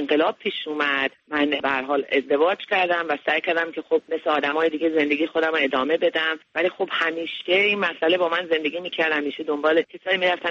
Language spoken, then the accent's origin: Persian; Iran; moved away as an adult; علت این که من از ایران بیرون اومدم